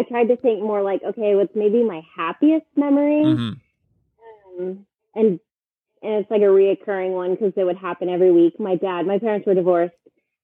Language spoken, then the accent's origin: English; Florida, United States; We don't have them in Georgia, but I grew up in Florida, so Taco Bell, 7-Eleven, get Slurpees